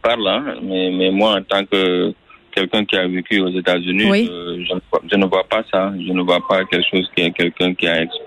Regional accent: Senegal; moved away; also born or lived in United States; je suis de retour en Afrique pour pouvoir partager cette opportunité avec ma communauté et mon pays d'origine qu'est le Sénégal.

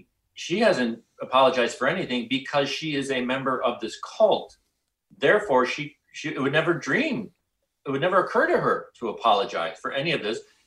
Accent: Guilford, Connecticut, United States; Yeah, I grew up in Guilford many years ago.

